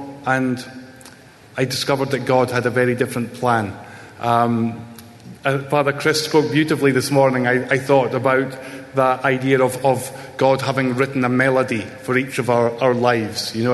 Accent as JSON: {"language": "English", "region": "Scotland", "country": "United Kingdom", "said": "So as you probably guessed by now, I'm from Scotland, from a village in the north of Scotland."}